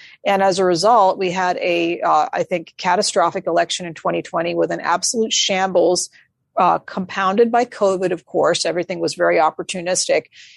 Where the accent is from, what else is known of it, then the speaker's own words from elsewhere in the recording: Georgia, United States; So even in Georgia, which I grew up in the Deep South myself, has a legacy of slavery.